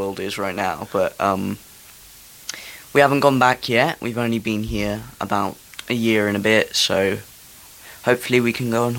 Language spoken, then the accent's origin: English; South Africa; now in Isle of Wight, United Kingdom; I was born on the island, but I moved to South Africa for most of my life. But we came back because most of the family's here.